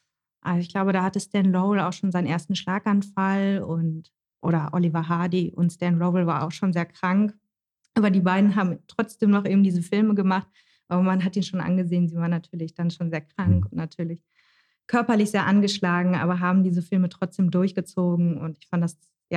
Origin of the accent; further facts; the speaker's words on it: Gladbeck, North Rhine-Westphalia, Germany; Also meine Familie hat auch Zechenhintergrund. Also mein Papa war auf der Zeche, mein Opa war auf der Zeche. Genau, und ich bin in Gladbeck aufgewachsen